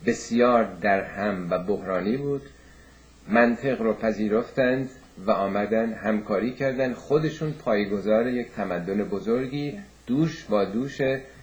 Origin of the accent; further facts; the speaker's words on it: Iran; ما هم ایرانی هستیم